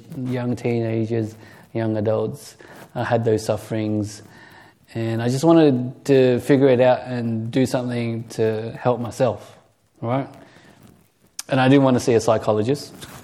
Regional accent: Australia; I grew up in Australia. I'm very Aussie, but at the same time, I think what has transferred through just growing up with an Asian family

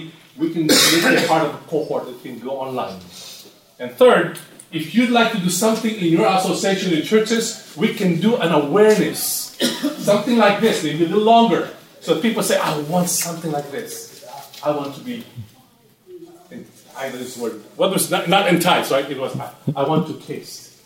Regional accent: Philippines; I'm from the Philippines too

